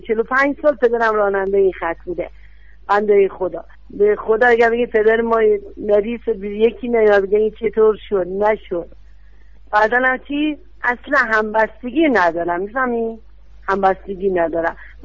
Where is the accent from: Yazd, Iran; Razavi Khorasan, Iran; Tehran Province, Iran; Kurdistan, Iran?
Yazd, Iran; من خودم بچه یزدم بچه، ولی 32 ساله اینجا هم خب